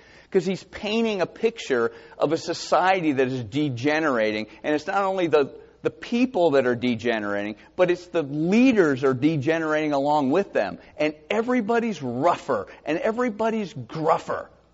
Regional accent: Georgia, United States; Well, I grew up in Georgia.

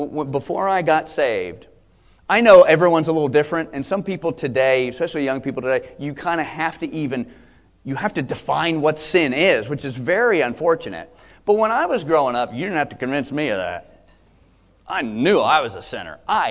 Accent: Georgia, United States; When I grew up in South Georgia, and there's kind of a saying we'd have

